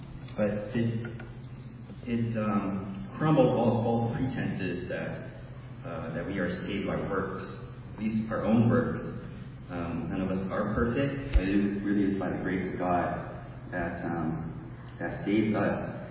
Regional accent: San Francisco, California, United States

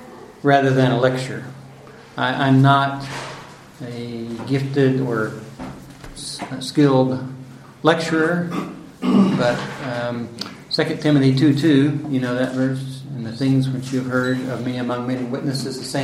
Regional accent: Oklahoma City, Oklahoma, United States; I'm from Oklahoma City, Oklahoma.

